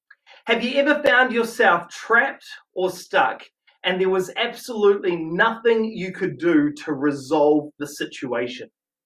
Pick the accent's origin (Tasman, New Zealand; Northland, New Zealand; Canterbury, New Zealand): Northland, New Zealand; Whangarei; born there; I was born in Whangarei, for goodness sake. I grew up with, you know, beach holidays, boats, fishing, kayaking, water skiing, wakeboarding.